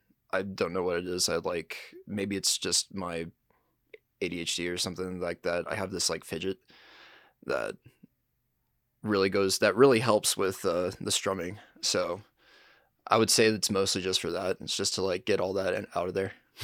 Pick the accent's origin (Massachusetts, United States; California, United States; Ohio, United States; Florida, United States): California, United States; now in Salt Lake City, United States; I'm from Salt Lake City, Utah. Originated actually out of California, but have been out here since 2020.